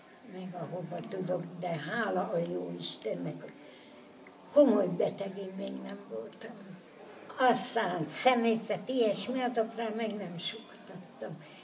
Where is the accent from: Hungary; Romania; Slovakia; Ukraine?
Hungary; Tiszaújfalu; born there; Állítólag én vagyok itt a falu legöregebbje. Én már itt születtem, Tiszaújfalon.